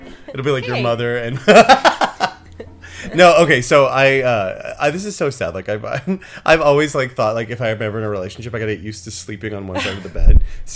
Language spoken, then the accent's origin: English; Los Angeles, California, United States; No, I grew up in Los Angeles.